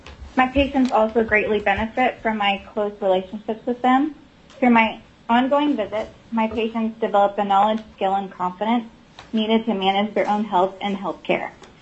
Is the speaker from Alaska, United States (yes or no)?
yes; Anchorage, Alaska, United States; I am from Anchorage.